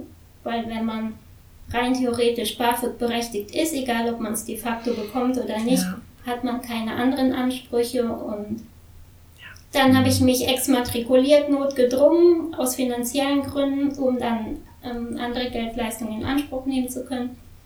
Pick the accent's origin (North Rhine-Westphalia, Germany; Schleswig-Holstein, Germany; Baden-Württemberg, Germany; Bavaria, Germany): North Rhine-Westphalia, Germany; Dortmund; also born or lived in Cologne; ich bin eigentlich in Dortmund geboren und aufgewachsen, bis ich 10 Jahre alt war.